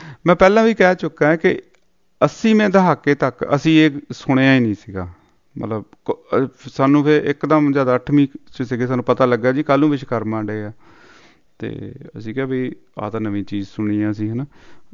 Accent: Bhai Rupa, Punjab, India; ਕਹਿੰਦੇ ਗੁਰੂ ਹਰਗੋਬਿੰਦ ਸਾਹਿਬ ਜੀ ਨੇ ਸਾਡਾ ਪਿੰਡ ਵਸਾਇਆ ਸੀ ਭਾਈ ਰੂਪਾ।

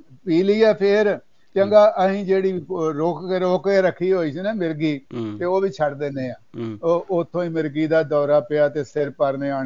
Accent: Punjab, India; ਮਹਿਤਾ ਚੌਂਕ ਤੋਂ 4 ਕਿਲੋਮੀਟਰ ਤੇ ਹੈ ਨਾ ਅੰਮ੍ਰਿਤਸਰ ਨੂੰ ਮੇਰਾ

